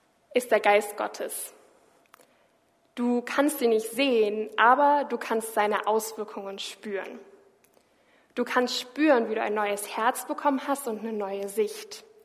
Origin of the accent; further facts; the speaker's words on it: Schleswig-Holstein, Germany; Ich komme aus Schleswig-Holstein und dort gibt's sehr viel Wind. Unfassbar viel Wind.